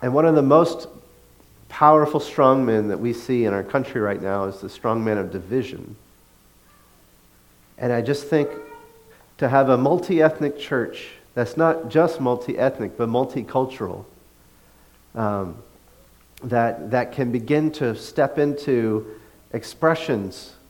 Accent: the South, United States; And I grew up in the South, and racism kind of takes a different form in the South than it does up here.

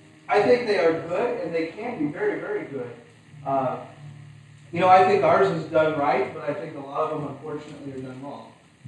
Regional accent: United States; I mean, as a people, as an American people, we give in the billions of dollars every year.

